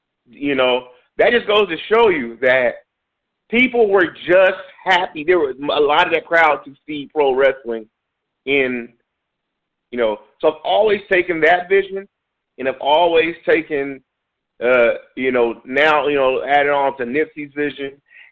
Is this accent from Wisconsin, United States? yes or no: no; Inglewood, California, United States; He grew up in Compton, I grew up in Inglewood.